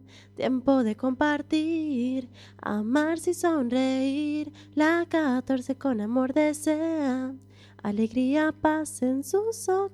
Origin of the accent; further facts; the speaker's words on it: Cali, Valle del Cauca, Colombia; yo fui criada más tiempo en Cali, yo viví en Cali.